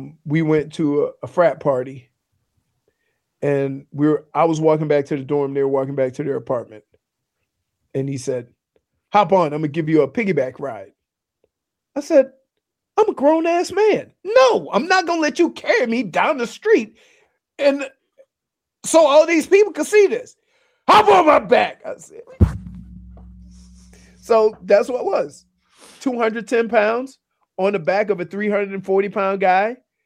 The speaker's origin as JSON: {"language": "English", "town": "Philadelphia", "region": "Pennsylvania", "country": "United States", "said": "as soon as you say, where are you from? I'm from Philly. The attitude comes"}